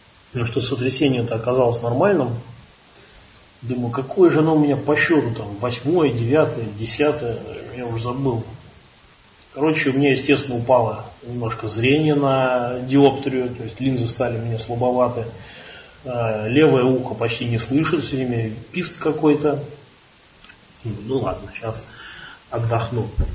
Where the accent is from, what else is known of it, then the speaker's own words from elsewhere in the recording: Ryazan, Ryazan Oblast, Russia; Я вот из Рязани.